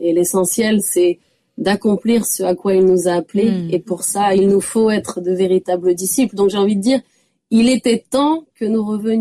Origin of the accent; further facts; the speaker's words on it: Grand Est, France; born there; now in Lyon, France; Je suis alsacienne de naissance. Ouais. Oulala, mon père me tâcherait sur les doigts, mais de cœur, je suis lyonnaise maintenant.